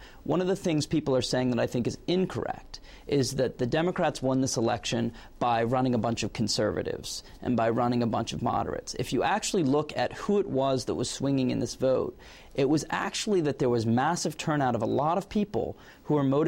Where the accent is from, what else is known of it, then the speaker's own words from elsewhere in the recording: Virginia, United States; Tim Kaine won as governor in Virginia last year, which is my home state